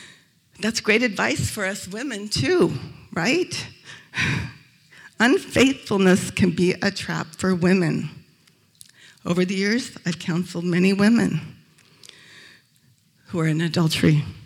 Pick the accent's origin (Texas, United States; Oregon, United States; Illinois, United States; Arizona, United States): Arizona, United States; I was raised in Arizona. We don't eat fish here, you know. We eat burgers, okay?